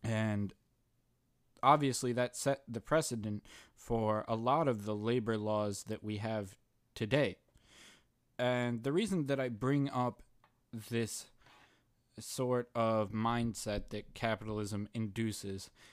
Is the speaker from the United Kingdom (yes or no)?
no; United States; mostly in America, at least for me as an American.